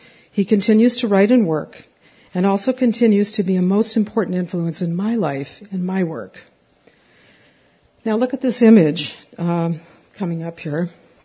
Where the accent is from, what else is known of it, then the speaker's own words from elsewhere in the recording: Los Angeles, California, United States; As a young girl growing up in Los Angeles, my family would often go to my Aunt Bessie and Uncle Filippo's house in North Hollywood.